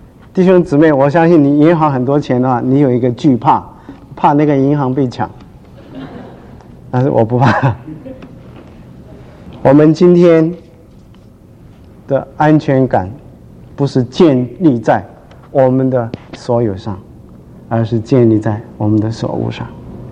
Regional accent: Shandong, China; accent: Shandong; 我是山东人，所以有的山东音出来。

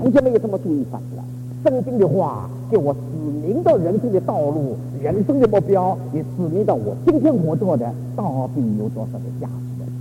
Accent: Zhejiang, China; 我是浙江静海人，如果你们记忆没有忘记的话，全中国有四大佛教圣地，东边的普陀是在我们家乡的。我在静海两岁住的

